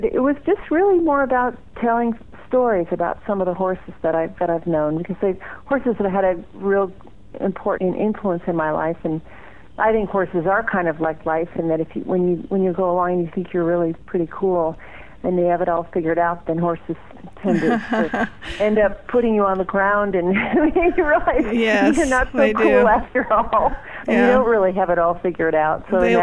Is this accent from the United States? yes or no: yes; California, United States; I'm a songwriter from Northern California, and I really am passionate about making good records.